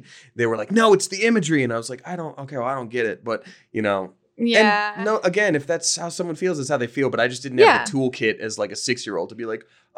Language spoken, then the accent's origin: English; Georgia, United States; because I grew up in Georgia, same thing